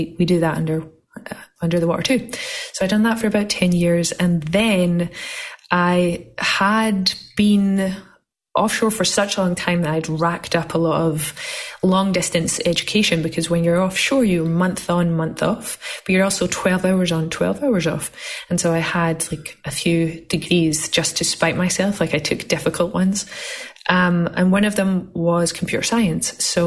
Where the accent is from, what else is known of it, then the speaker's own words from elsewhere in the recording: Scotland, United Kingdom; now in Los Angeles, United States; So I live in Los Angeles, but I'm from Scotland. I've been in America for about 15 years or so. My accent has gotten worse. It's gotten stronger. It stays with me. It will not leave.